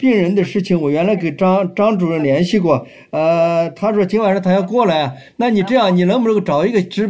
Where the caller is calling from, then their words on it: Chengdu, Sichuan, China; 我是从成都打过来，四川的成都，